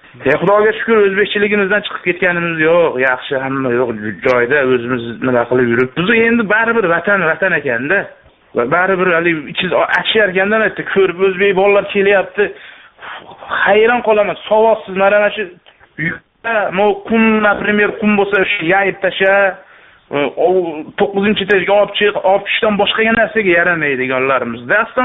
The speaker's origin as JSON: {"language": "Uzbek", "town": "Andijan", "region": "Andijan Region", "country": "Uzbekistan", "lives_now": "Yakutsk, Russia", "said": "Yakutskidanman. O'zim andijonlikman. Ko'pdan beri yashayman shu yerda."}